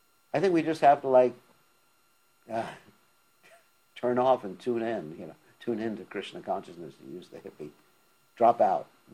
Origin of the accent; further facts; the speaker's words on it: United States; born there; I was born in the United States. I can become president.